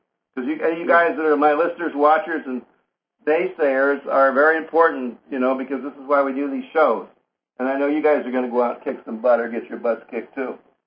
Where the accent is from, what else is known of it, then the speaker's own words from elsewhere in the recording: Ann Arbor, Michigan, United States; He's from Flint, and I'm from Ann Arbor.